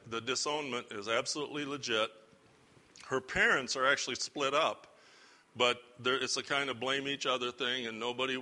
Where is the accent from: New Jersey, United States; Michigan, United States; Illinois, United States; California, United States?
Illinois, United States; Kewanee; born there; And I was born in Kewaunee, so that's good.